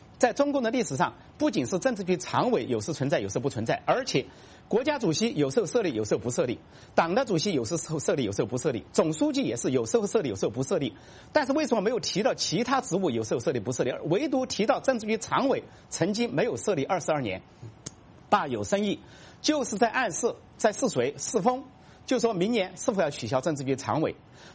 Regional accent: China; 我们中国人民

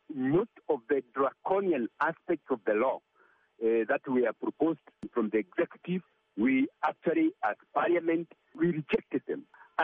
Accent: Kenya; as a Kenyan

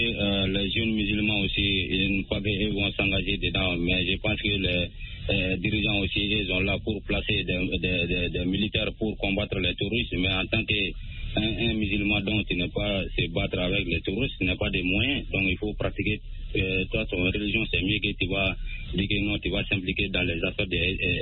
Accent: Sonikini, Koulikoro, Mali; Voilà, Sonikini.

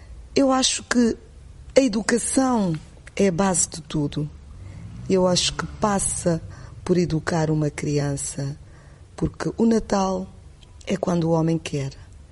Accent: Angola; Eu sou angolana, não posso deixar de afirmar isso, porque eu vivo isso realmente.

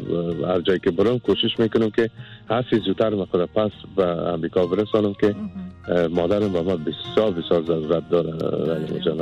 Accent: Afghanistan; born there; در افغانستان تولد شدیم و بسیار علاقه دارم که به افغانستان بیایم.

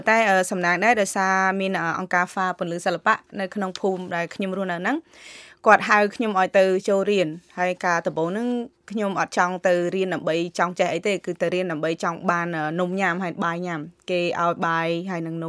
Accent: Chanh, Battambang, Cambodia; now in United States; ការខ្ញុំនៅក្មេងខ្ញុំបានកើតនៅគ្រួសារក្រីក្រមួយនៅភូមិចាញ់នៅខេត្តបាត់ដំបង

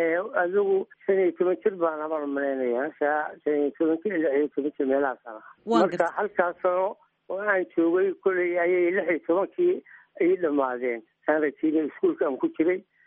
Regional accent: Hobyo, Mudug, Somalia; Magaaladaasi hobyo la yiraahdo gobolfamadugu bay ka mid tahay, waa magaalo xeebeed.

